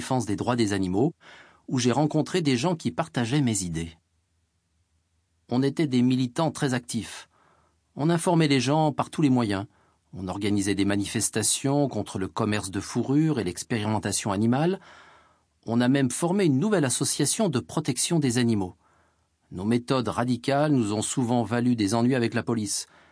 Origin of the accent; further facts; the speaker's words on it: Jyväskylä, Central Finland, Finland; promener en famille dans les magnifiques forêts et autour des merveilleux lacs qu'il y avait près de chez nous, à Jyväskylä, une ville de la Finlande centrale.